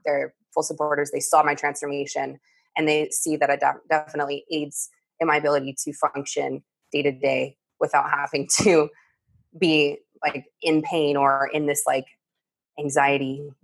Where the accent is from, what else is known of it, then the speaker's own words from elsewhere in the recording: Indiana, United States; And I'm from Indiana where it's like, no, like it's reefer madness, like very throwback, like old school beliefs